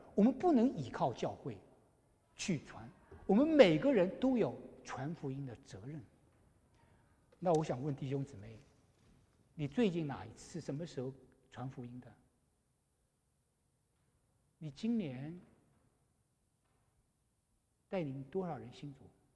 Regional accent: China; 对于我们中国人来说，也有这样的情况吗？

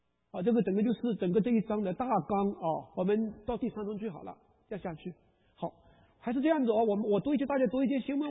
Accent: China; 其实我们中国人是很会讲关系的啊

